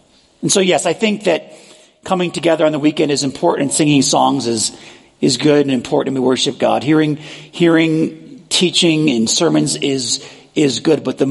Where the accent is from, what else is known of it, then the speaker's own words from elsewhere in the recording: New York, United States; I grew up in New York. The first time I went to the South, I was 8 years old.